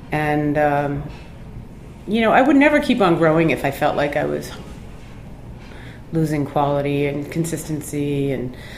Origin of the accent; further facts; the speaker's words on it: Ireland; I'm Irish, for Christ's sakes. I'm not Italian, and I'm not French.